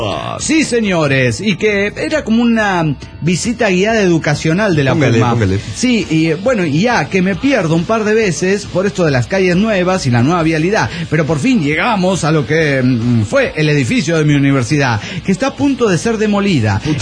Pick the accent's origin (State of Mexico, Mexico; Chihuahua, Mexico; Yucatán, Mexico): Chihuahua, Mexico; Ciudad Juárez; a mi terruño, y yo quería mostrarle todos los lugares para que para mí fueron maravillosos. Yo quería mostrar una Ciudad Juárez